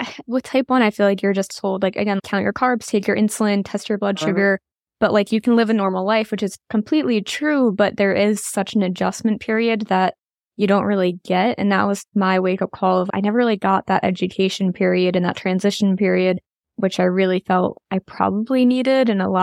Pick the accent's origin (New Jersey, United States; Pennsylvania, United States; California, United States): New Jersey, United States; And I'm originally from New Jersey and went to Penn State.